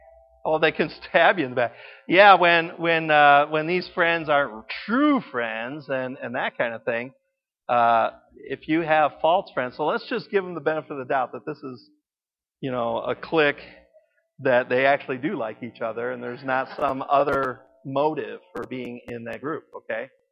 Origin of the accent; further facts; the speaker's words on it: Michigan, United States; You know, I was raised in Michigan, so that's why I picked on Indiana.